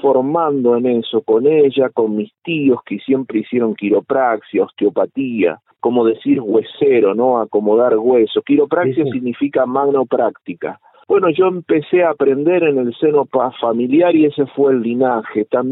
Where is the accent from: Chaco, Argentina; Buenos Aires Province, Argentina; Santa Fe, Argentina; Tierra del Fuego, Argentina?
Buenos Aires Province, Argentina; Avellaneda; born there; Nací alguna vez en verano, en enero, en Buenos Aires, en Avellaneda, justo en el centro.